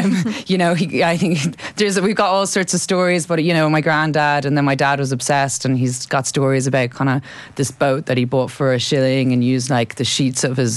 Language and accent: English; Ireland; as a girl growing up in Ireland